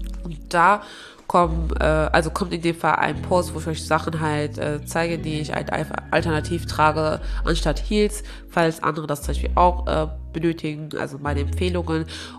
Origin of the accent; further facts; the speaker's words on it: Aachen, North Rhine-Westphalia, Germany; So, ich bin ja in Aachen geboren, aufgewachsen